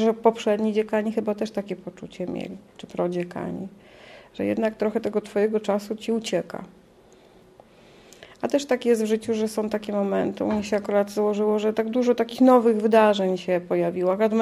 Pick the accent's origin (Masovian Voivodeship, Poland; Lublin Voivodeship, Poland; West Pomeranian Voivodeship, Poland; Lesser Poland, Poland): Lublin Voivodeship, Poland; Lublin; bo pochodzimy z Lublina, więc inne środowisko, inne miasto